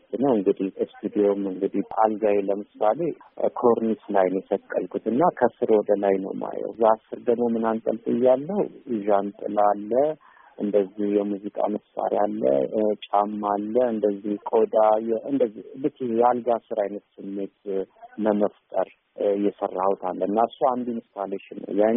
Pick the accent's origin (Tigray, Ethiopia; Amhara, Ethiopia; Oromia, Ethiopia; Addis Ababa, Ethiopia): Addis Ababa, Ethiopia; የተወለድኩት እዚሁ አዲስ አበባ ፒያሳ የሮማንጫ ባለ አካባቢ ነው። በአገር ፍቅርና በዜሮ ማነቂያ ያለ ትንሽ ሰፈር ነው። ሹፌር ሰፈር ይባላል። ማንም ሹፌር እዛ አይቻላቅም፣ ግን ስሙ ሹፌር ሰፈር ነው። እዛ ተወልጄ ያደግኩት።